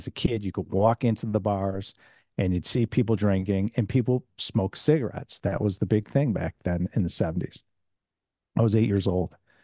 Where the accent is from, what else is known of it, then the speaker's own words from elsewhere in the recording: Chicago, Illinois, United States; I'm from Chicago, as you know, Lance. And so for your audience, I'm from Chicago. I'm from the Midwest.